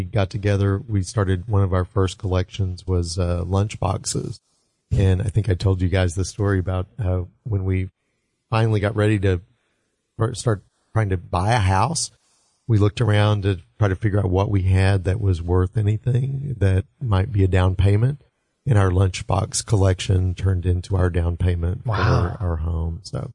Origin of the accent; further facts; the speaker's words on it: Snyder, United States; I grew up in Snyder